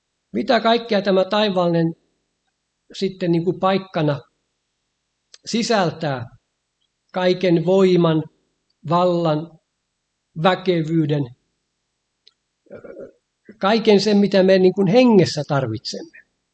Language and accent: Finnish; Uusimaa, Finland; Niin kuin pikkupoikana, kun asuimme läntisellä Uudellamaalla, niin meillä lapsilla oli tehtävänä